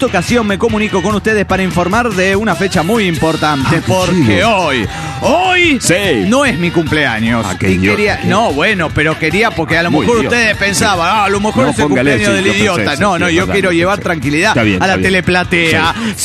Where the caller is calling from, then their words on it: San Luis, Argentina; de San Luis, Argentina.